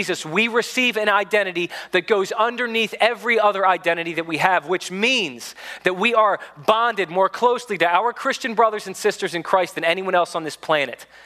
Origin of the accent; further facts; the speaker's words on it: United States; And before I'm an American, I'm a citizen of the nation of heaven.